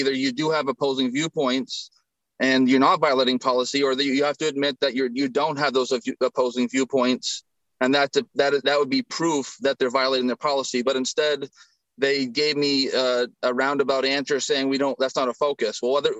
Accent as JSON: {"language": "English", "town": "Standish", "region": "Maine", "country": "United States", "said": "I'm from Standish"}